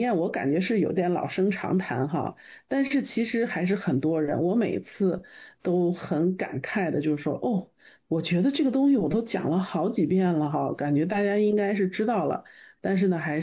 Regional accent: Xi'an, Shaanxi, China; now in United States; 我呢是来自中国的西安，古城西安，在中国是上的是西安外国语学院，学的是英文。来美国以后呢

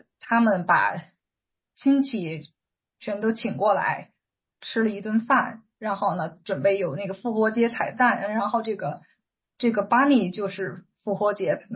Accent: Beijing, China; moved away as an adult; now in Auckland, New Zealand; 原来我是从北京过来，然后我住的地方等于说就是在也算是市中心吧，但是家里的房子很小很小

